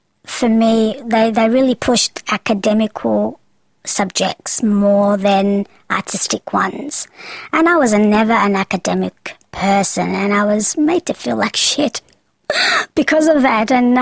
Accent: Australia; I grew up in Australia, predominantly, and I grew up in a very Australian culture, surrounded by different cultures in Australia.

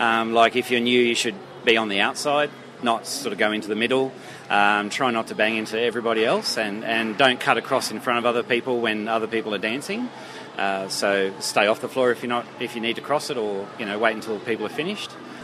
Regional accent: Nowra, New South Wales, Australia; and I'm from Nowra.

